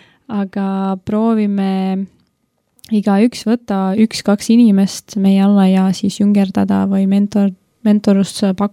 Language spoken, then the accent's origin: Estonian; Latvia; Estonian is a second language; moved away as an adult; now in Estonia; tegelikult olen lätlane, siis jah, ja ma ei tea, mida veel öelda.